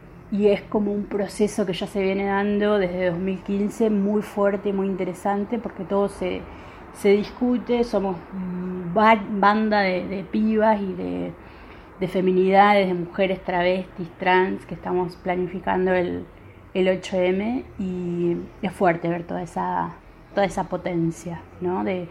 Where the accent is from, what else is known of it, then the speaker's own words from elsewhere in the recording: Argentina; soy de Argentina